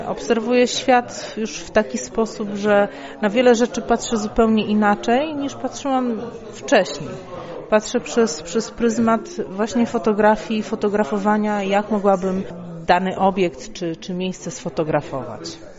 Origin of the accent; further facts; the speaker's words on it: Szczecin, West Pomeranian Voivodeship, Poland; jestem ze Szczecina.